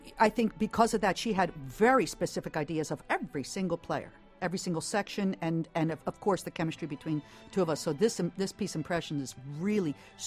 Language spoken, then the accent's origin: English; New York City, New York, United States; I'm such a New Yorker and proud to be a New Yorker and an ambassador for New York as well, everywhere I go.